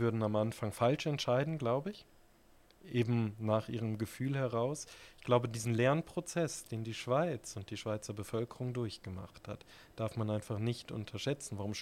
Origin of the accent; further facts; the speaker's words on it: Germany; Das war für mich als Deutscher unverständlich